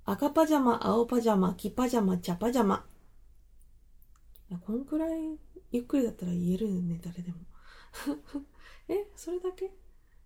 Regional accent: Osaka, Japan; accent: Osaka dialect; 発声練習をやりつつ、大阪弁が出ちゃったら、その場で、何？

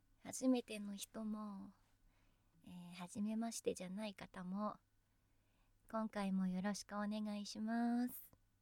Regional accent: Kanagawa, Japan; 出身地は神奈川県です。いっぱい自然がたくさんあっていいとこだよ。

